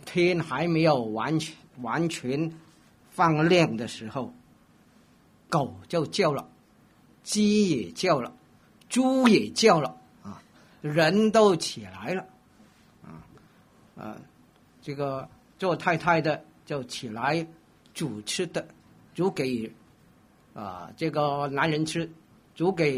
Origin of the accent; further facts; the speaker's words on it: Hong Kong; accent: Hong Kong; 啊，我在香港长大，所以我的普通话都是非常香港的啊。